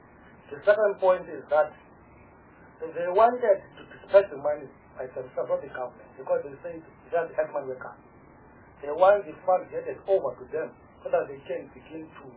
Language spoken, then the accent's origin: English; Eastern Cape, South Africa; I'm coming from Eastern Cape.